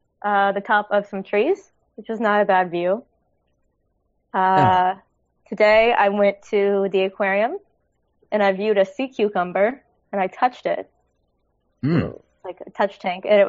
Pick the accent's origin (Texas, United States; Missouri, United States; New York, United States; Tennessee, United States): Missouri, United States; I hail from the Midwest, from Missouri.